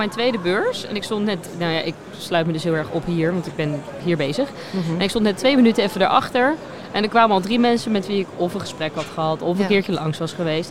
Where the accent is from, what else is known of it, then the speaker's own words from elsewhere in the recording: Harmelen, Utrecht, Netherlands; Ik kom ook uit een dorpje, klein dorpje ernaast. Oh. Harmelen. Dus ik ken Utrecht wel goed, ja.